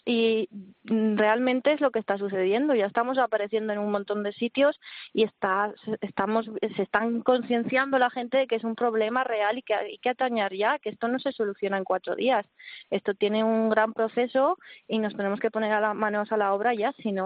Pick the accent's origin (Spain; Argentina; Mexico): Spain; Cutanda, Aragon; Hace 4 años abrimos un movimiento que es de la batalla de Cutanda, que es por lo que se caracteriza mi pueblo, que no sé si habréis oído hablar de ella.